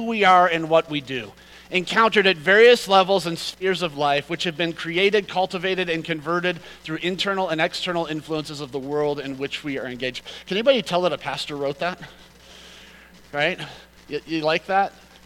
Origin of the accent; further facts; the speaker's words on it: United States; I'm also an American, which has a significant cultural filter associated with it.